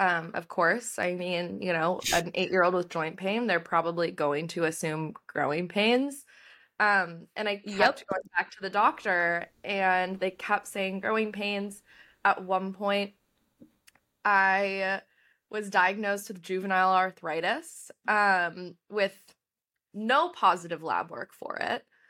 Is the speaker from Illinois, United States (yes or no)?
no; Boston, Massachusetts, United States; I'm from Boston, and I was going to school in Vermont at the time.